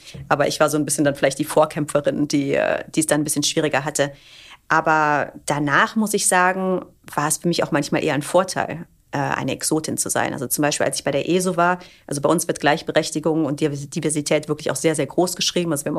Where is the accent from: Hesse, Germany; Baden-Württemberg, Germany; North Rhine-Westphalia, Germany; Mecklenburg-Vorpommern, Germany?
North Rhine-Westphalia, Germany; Cologne; ich komme aus Köln